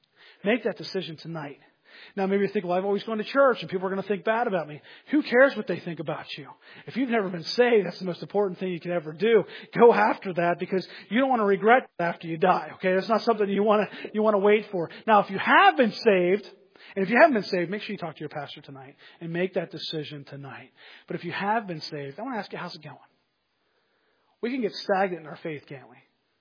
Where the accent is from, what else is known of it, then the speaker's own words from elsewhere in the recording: Pennsylvania, United States; When I grew up in Pennsylvania, we called it pop, and then I moved to Florida, they call it soda.